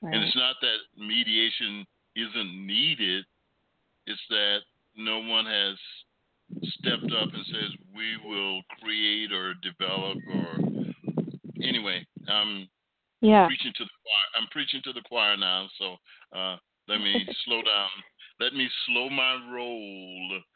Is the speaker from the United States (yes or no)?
yes; Los Angeles, California, United States; I'm from L.A.